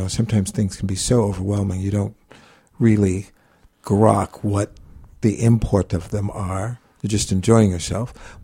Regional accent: Los Angeles, California, United States; moved away as an adult; Well, I am from Los Angeles, and since arriving here 20 years ago, I would refer to myself as this dazzling urbanite in a up-south southern city.

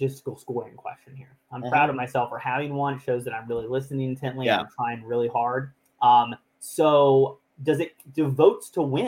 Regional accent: Alabama, United States; Yeah, so I'm from Alabama. So my family would have been much happier had I gone to Miami because they have a football team.

